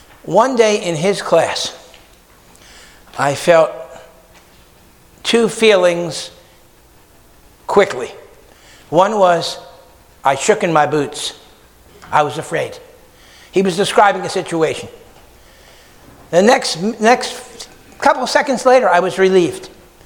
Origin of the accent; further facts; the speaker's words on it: Pennsauken, New Jersey, United States; on River Road in Camden and then Pensauken, New Jersey, my hometown, many times.